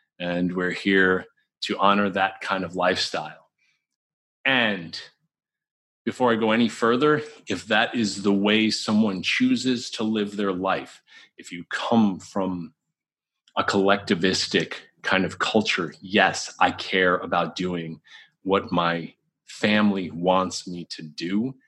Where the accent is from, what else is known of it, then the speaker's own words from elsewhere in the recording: New York, United States; I'm also kind of a Weisenheimer and I'm like a New Yorker.